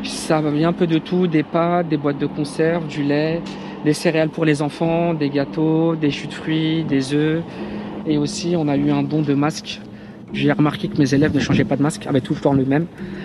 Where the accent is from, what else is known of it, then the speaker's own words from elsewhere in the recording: La Courneuve, Île-de-France, France; J'ai grandi à la Courneuve, donc à la cité des 4000.